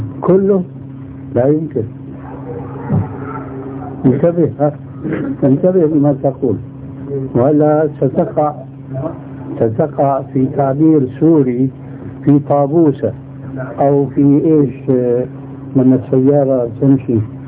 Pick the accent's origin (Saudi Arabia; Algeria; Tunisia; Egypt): Egypt; أنا مصري كمان.